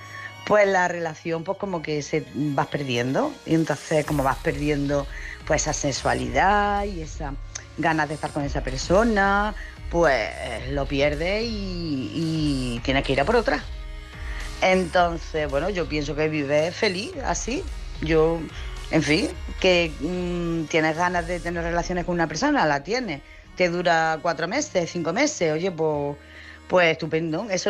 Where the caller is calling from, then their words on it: Jaén, Andalusia, Spain; soy de Jaén.